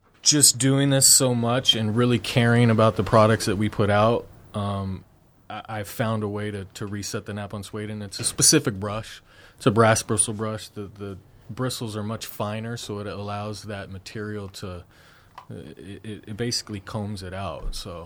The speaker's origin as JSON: {"language": "English", "town": "Tucson", "region": "Arizona", "country": "United States", "lives_now": "Phoenix, United States", "said": "I'm from Tucson, Arizona."}